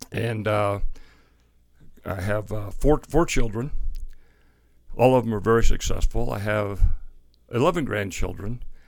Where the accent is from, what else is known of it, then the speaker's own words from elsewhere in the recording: Gillette, Wyoming, United States; Okay. Well, I grew up in Gillette. I was born in Gillette, and my grandfather and great-grandfathers, they homesteaded south of town, so we lived on a ranch.